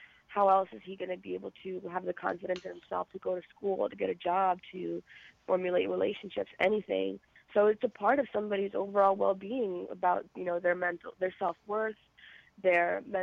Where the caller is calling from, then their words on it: Buffalo, New York, United States; I'm calling from Buffalo, New York.